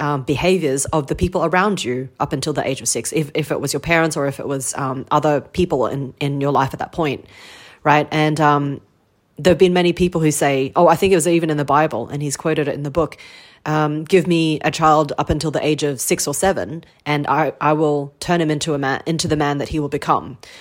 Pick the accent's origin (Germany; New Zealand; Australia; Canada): Australia; I am from Australia and I grew up driving since I was 16 on the left-hand side.